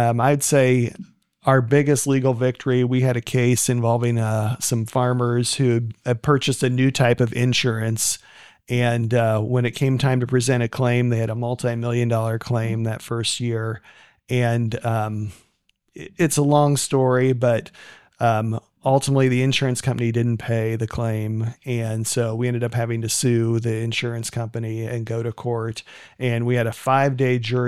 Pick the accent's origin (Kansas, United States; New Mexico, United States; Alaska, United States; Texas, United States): Kansas, United States; Growing up in Kansas, we just didn't have a lot of rocks in the field.